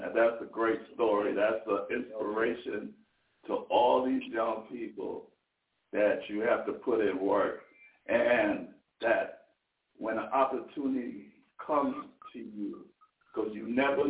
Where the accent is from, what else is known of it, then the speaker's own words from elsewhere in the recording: Brooklyn, New York, United States; I come from Crown Heights, Brooklyn, Flatbush, Erasmus Hall High School, you know what I'm saying?